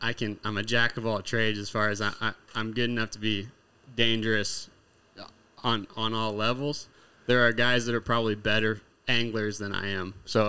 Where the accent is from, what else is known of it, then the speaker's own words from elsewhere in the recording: Idaho, United States; I'm from Idaho originally